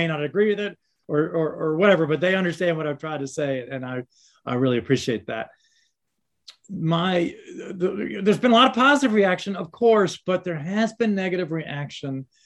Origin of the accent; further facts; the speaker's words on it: Virginia, United States; In my home state of Virginia, I'm very sorry to say that a man is running for governor of Virginia